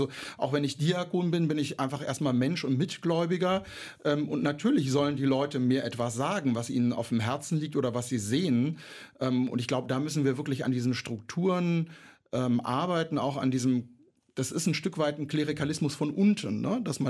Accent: Berlin, Germany; ich könnte mir sehr, sehr gut vorstellen, außerhalb meiner Heimat Berlin hier sesshaft zu werden

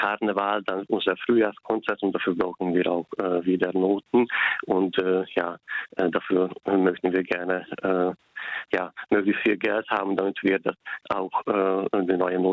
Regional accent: Hungary; German is a second language; now in Germany; ich wohne seit 12 Jahren hier in Ahrtal. So, ich komme ursprünglich aus Ungarn, aber hier in Ahrtal ist das für mich wie eine zweite Heimat geworden.

